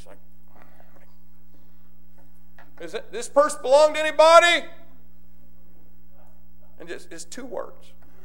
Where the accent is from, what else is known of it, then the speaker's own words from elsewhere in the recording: Jasonville, Indiana, United States; Town of 1,500 people, walk in an auditorium that has about five times the population of my hometown in it. Go to a college, a couple thousand students. … Jasonville, Indiana.